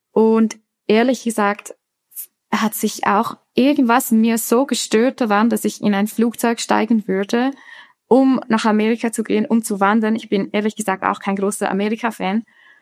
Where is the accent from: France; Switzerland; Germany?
Switzerland; Flims, Graubünden; Ich bin Schweizerin und ich bin in den Bergen aufgewachsen. Also ich bin auch jetzt gerade zu Hause in Flims, das ist in Graubünden. Ich bin, seit ich klein bin, immer in den Bergen unterwegs.